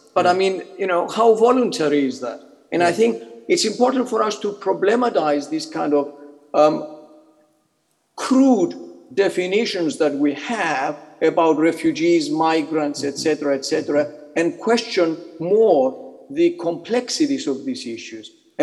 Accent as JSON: {"language": "English", "country": "Cyprus", "also_born_or_lived": "Yugoslavia / South Africa", "moved": "as an adult", "lives_now": "United Kingdom", "said": "Well, myself, I'm Greek Cypriot. I was born in Cyprus."}